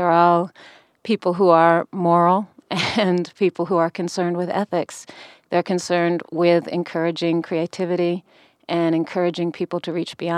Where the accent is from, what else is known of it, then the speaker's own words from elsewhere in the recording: Maine, United States; also born or lived in Connecticut / New York; I grew up in Maine and in Connecticut. I went to college in New York for a while